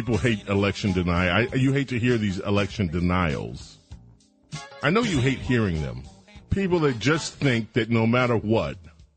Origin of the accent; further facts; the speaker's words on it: Chicago, Illinois, United States; I'm from Chicago. Come on, we all know.